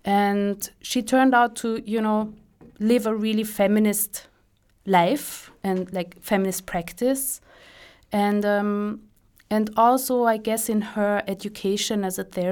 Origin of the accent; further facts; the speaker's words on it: Lower Austria, Austria; I grew up outside of Vienna, and I spent my teenage years, you know, in the city.